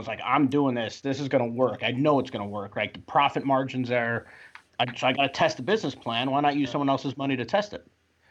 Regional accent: Chicago, Illinois, United States; I'm from Chicago, but that was part of the restaurant group I was working for.

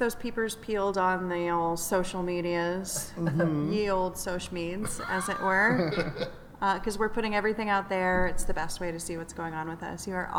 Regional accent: Kansas, United States; We're both from Kansas.

